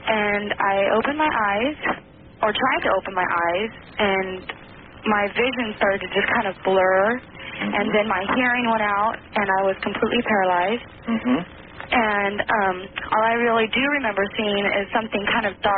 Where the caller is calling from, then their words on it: Portland, Oregon, United States; Portland, Oregon.